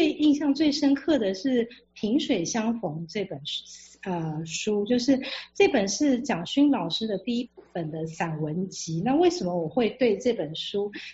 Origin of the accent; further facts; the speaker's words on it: Taipei, Taiwan; 是以前我在台北小时候在台北住的时候的一位长者